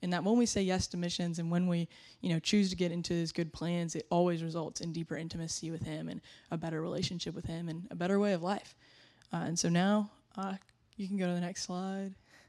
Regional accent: Columbus, Georgia, United States; yeah, I'm from Columbus, Georgia. I graduated from Northside High School in 2022

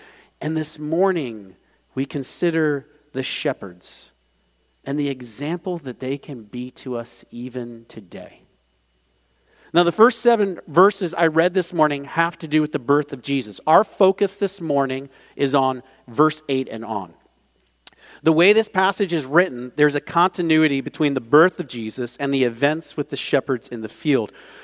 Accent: Maryland, United States; Now, I grew up in Maryland up north, so I'm going to try being southern for a moment.

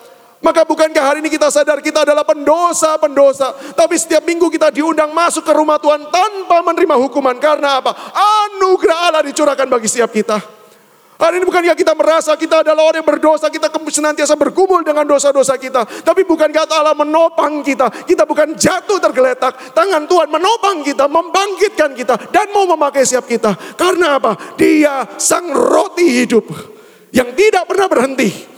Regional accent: Surabaya, East Java, Indonesia; Saya berasal dari Surabaya, jadi Bapak Ibu yang berasal dari Surabaya, salam dari kampung kita, Surabaya.

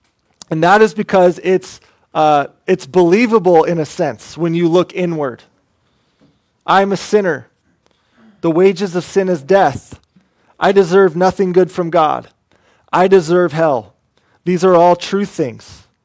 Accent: Oregon, United States; This reminds me of when I was growing up in Oregon. I grew up on my grandpa's farm, which was 70 acres.

